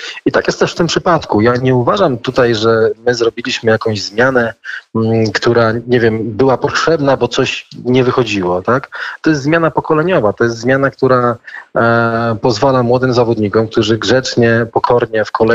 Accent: Nysa, Opole Voivodeship, Poland; jestem dumny, że jesteśmy krajanami, bo pochodzimy razem z Nysy

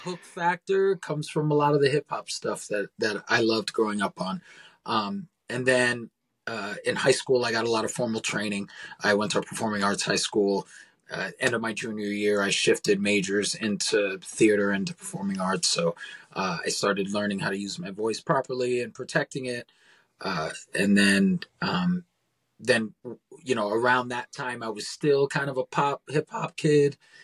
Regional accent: Fort Lauderdale, Florida, United States; I grew up in South Florida. So, being from Fort Lauderdale, it was a big hip hop scene

